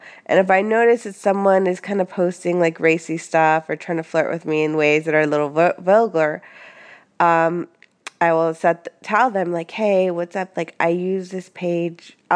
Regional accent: Los Angeles, California, United States; No, I would say I'm raised in the Southland, like in LA, and I moved to Seattle 5 years ago.

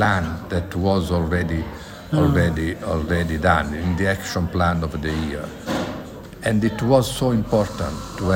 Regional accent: Italy; English is a second language; I am not in the Commonwealth, of course. I come from Italy

